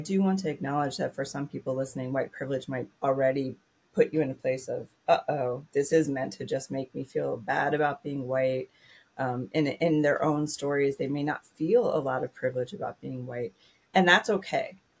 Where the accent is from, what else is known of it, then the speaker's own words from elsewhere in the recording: Pennsylvania, United States; So for myself, as a white woman growing up in Eastern Pennsylvania, that there's a particular way that I learned how to be in the world.